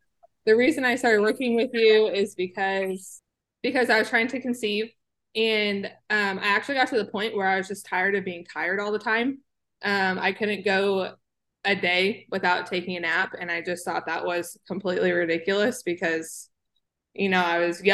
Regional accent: Missouri, United States; I am from the United States, which I think is important to say because you are not. I'm from Missouri.

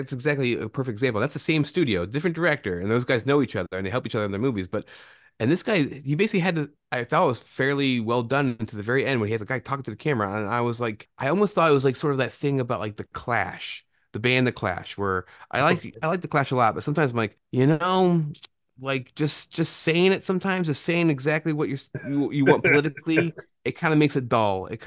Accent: United States; As an American audience, sometimes I'm like, what are we trying to say?

